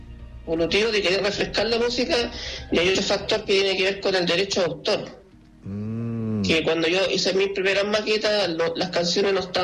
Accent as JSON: {"language": "Spanish", "town": "Chillán", "region": "Ñuble", "country": "Chile", "said": "acá, de Chile. Ojalá pudiera tocar afuera, ahí tratar de agendar algo fuera. Claro, a un país vecino, como sea Argentina u otro país."}